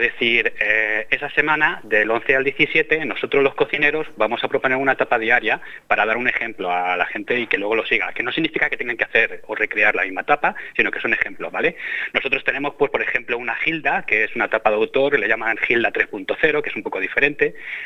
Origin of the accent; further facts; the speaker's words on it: Madrid, Community of Madrid, Spain; yo soy del sur de Madrid, pero mi familia es manchega